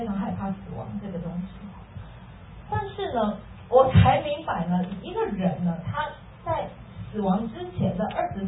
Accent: Indonesia; now in United States; 因为我们从小是在海外长大的嘛，我从小是在印度尼西亚长大

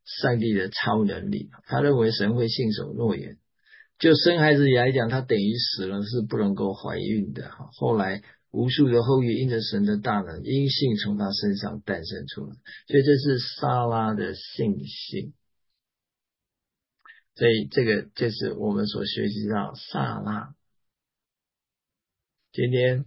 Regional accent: Taiwan; now in United States; 我生在台湾，长在台湾，所以我这次从美国呢就回到台湾，享受这个家乡的温暖

